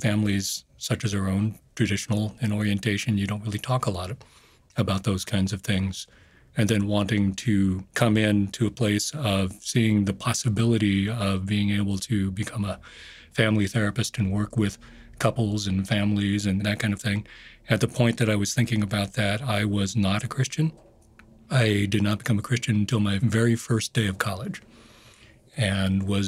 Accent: California, United States; I grew up in the Bay Area.

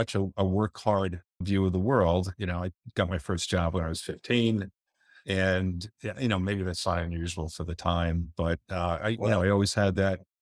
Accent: New York City, New York, United States; I grew up in Jackson Heights, Queens, grew up in an apartment. My grandparents were immigrants.

